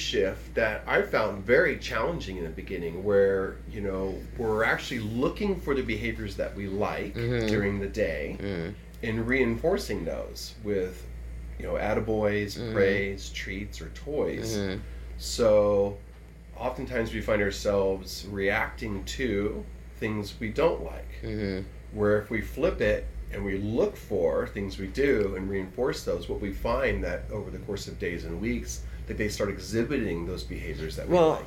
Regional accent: Texas, United States; So, me growing up in Texas

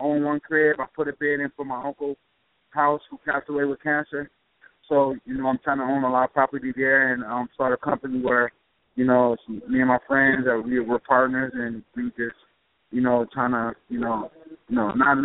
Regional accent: Grand Rapids, Michigan, United States; It's trying to buy property in my hometown. So I'm just trying to, like, you know what I mean, Grand Rapids, Michigan, rather

